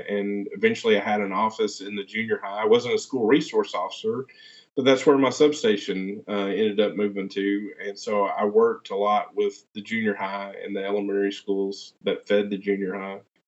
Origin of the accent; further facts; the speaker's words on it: Fort Smith, Arkansas, United States; growing up in Fort Smith, I didn't grow up in those areas. I grew up on the other side of town.